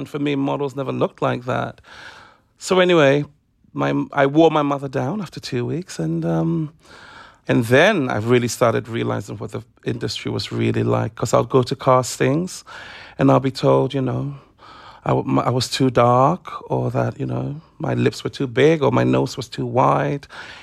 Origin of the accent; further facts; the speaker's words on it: Ghana; now in London, United Kingdom; I remember we moved over from Ghana to London. And in Ghana, you know, everybody was black. It was a black country. And I came to England and realized that I was a minority